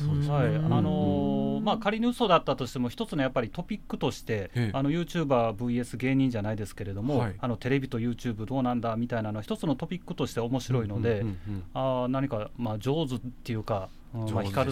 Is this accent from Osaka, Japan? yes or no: yes; Osaka, Japan; now in Tokyo, Japan; 実際東京に住んでみたら東京のでかさとかすごさって分かるんですけど、はい、大阪生まれ大阪育ち の, 当時の私はやっぱり